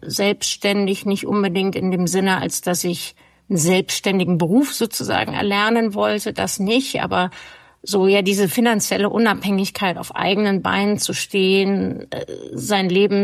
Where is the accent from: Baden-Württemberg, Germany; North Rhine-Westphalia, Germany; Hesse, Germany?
Hesse, Germany; born there; Ich bin in Hessen geboren, aber ich sage immer, ich bin Blutsbayer. Das bedeutet, dass meine Eltern beide aus Bayern kommen, also bayerisches Blut in meinen Adern fließt.